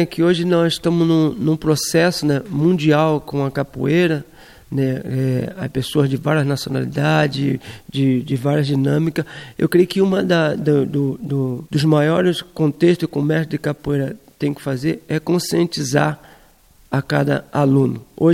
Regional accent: Brazil; now in Europe; Eu sou brasileiro, nasci numa comunidade pobre, sabe?

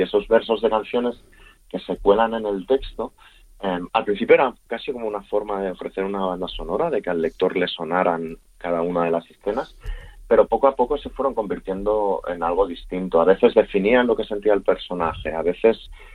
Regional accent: Barcelona, Catalonia, Spain; born there; mis padres emigraron de un valle parecido a Valdeplata. Yo fui el primero de la familia que nací en Barcelona.

